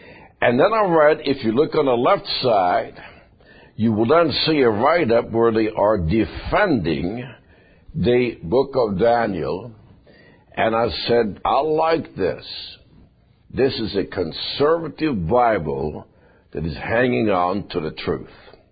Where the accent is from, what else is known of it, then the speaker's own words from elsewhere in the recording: Sweden; I was born in Sweden, and when I grew up, we drove on the left side. That's how I grew up.